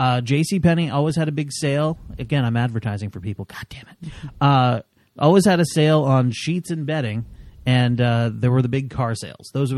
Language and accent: English; Vermont, United States; I think my home state of Vermont is one of the places where gay marriage is legal.